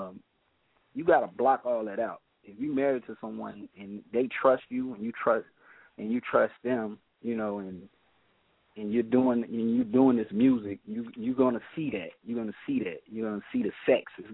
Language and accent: English; Chicago, Illinois, United States; I'm coming from Chicago, West Side. I'm from the West Side of Chicago.